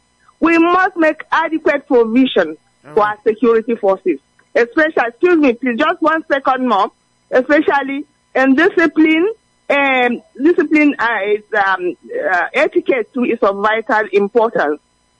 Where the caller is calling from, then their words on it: Ila, Delta, Nigeria; I'm reaching you from Ila, Delta State, this beautiful morning.